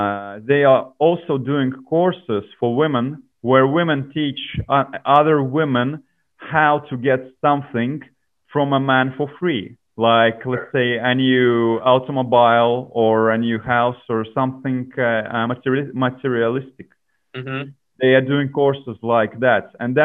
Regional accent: Australia; now in Estonia; As I was coming from Australian background in that sense, I tried doing it here, and it's a little bit uncomfortable.

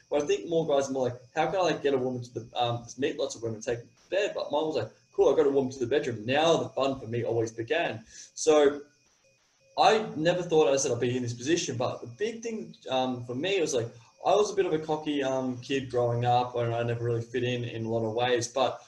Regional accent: Australia; accent: Australian; So if you can't understand my accent, it's an Australian accent.

